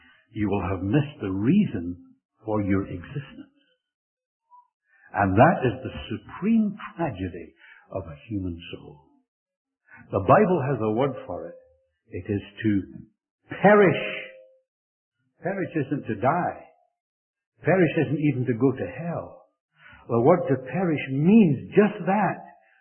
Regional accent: Canada; And I'm a Canadian, and I wish they would just leave him at rest.

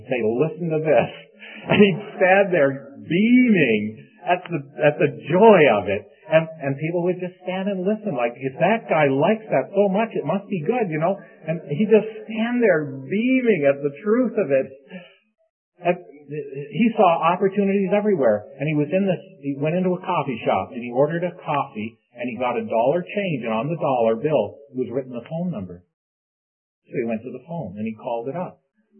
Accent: St. Catharines, Ontario, Canada; I'm just from St. Catharines across the lake.

